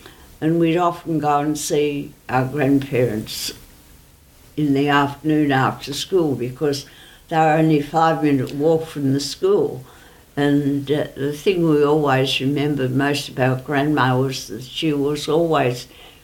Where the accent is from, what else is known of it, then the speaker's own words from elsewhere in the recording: Horsham, Victoria, Australia; born there; I was born in Horsham, Victoria, in, I think it was Wesley Private Hospital.